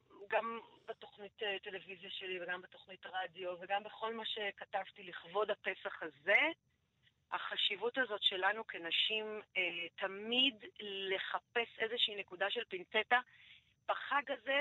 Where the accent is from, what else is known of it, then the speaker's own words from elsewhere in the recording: Herzliya, Tel Aviv District, Israel; חזרתי בתשובה, גדלתי בהרצליה.